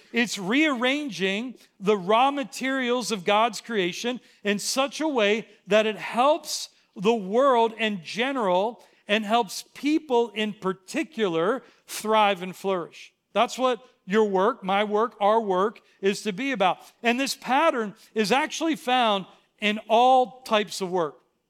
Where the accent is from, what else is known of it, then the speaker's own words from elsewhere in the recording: Pittsburgh, Pennsylvania, United States; Growing up in Pittsburgh, it was a blue-collar ethos of a city. You know, my grandfather was a steel worker. My dad worked at Nabisco making Oreos.